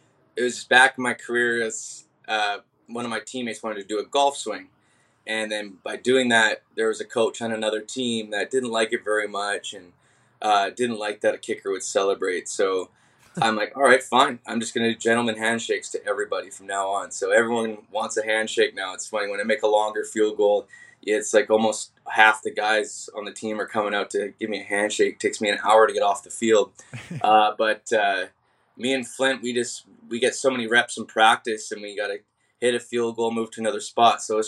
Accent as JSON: {"language": "English", "town": "White Rock", "region": "British Columbia", "country": "Canada", "tie": "born or raised there", "said": "there's no other place I'd want to be than White Rock, my hometown."}